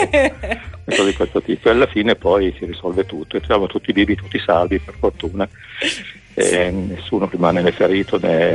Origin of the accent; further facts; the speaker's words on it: Emilia-Romagna, Italy; io Emiliano, lui romagnolo